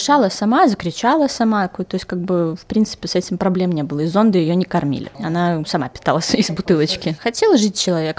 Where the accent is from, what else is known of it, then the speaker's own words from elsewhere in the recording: Minsk, Belarus; Родилась я в Минске, всю жизнь, в принципе, с самого детства живу в Минске.